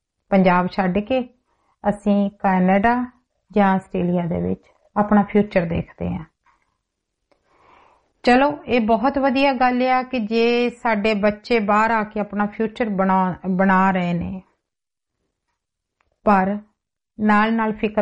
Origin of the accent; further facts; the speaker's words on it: Punjab, India; moved away; ਮੈਂ ਪੰਜਾਬ ਤੋਂ ਆਈ ਹਾਂ, ਮੈਂ ਵੀ ਆਪਣਾ ਪੰਜਾਬ ਛੱਡ ਕੇ ਆਈ ਹਾਂ।